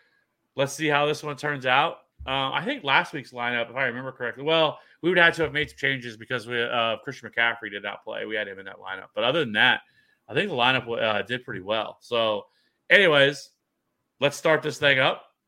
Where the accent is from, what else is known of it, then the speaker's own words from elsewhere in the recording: Kansas City, Missouri, United States; But again, you know, I'm from Kansas City, and so don't listen to me when it comes to the Chiefs.